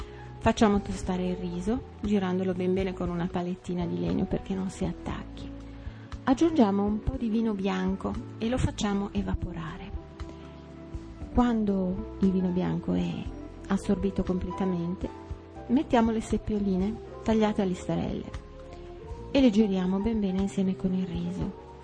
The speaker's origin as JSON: {"language": "Italian", "town": "Milan", "region": "Lombardy", "country": "Italy", "said": "La prima cosa che mi è venuta in mente, essendo io milanese, è un bel risotto al pesce"}